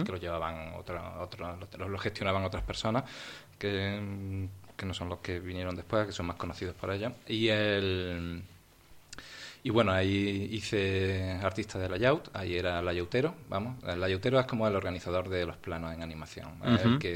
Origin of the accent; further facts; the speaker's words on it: Córdoba, Andalusia, Spain; moved away as an adult; now in Madrid, Spain; después de acabar la carrera, básicamente, pues al cabo de poco tiempo me vine aquí a Madrid. Yo soy de Córdoba